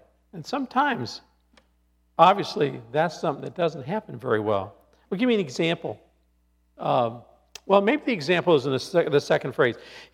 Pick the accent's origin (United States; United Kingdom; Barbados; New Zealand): United Kingdom; Scotland; I'm Scottish, so I'm not Italian